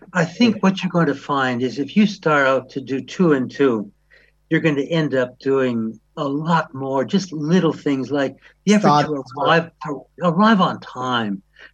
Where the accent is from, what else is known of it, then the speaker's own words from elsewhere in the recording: Wisconsin, United States; And I remember when I was in high school, I grew up in Wisconsin.